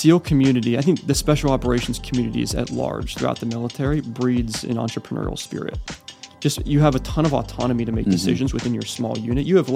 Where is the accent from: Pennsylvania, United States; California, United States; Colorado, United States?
Pennsylvania, United States; So I grew up in Pennsylvania, brother 7 years younger than me, and parents... incredibly loving, mirrored for me what a good marriage should look like.